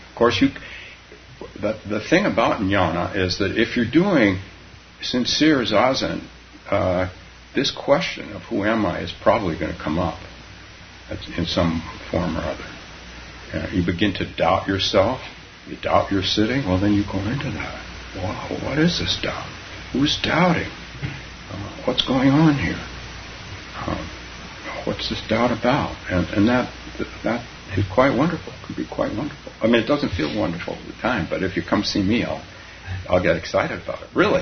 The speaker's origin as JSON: {"language": "English", "town": "Palo Alto", "region": "California", "country": "United States", "tie": "born or raised there", "said": "when he wanted to do a meditation group in my hometown of Palo Alto."}